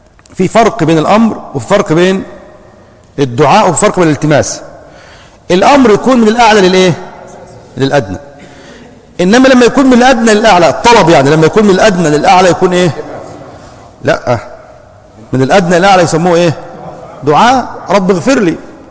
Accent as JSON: {"language": "Arabic", "country": "Egypt", "said": "زي ما بيقولوا عندنا في الريف المصري"}